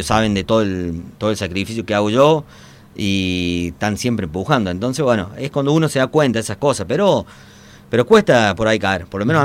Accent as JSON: {"language": "Spanish", "town": "Las Peñas", "region": "Córdoba", "country": "Argentina", "tie": "born or raised there", "said": "volví lunes, pasé directo a mi pueblo, a Las Peñas, y bueno, también ahí la gente me recibió"}